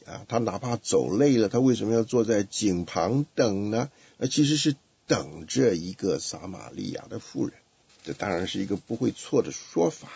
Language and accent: Chinese; China; 就是我们中国人所说的难听的话叫做杂种啊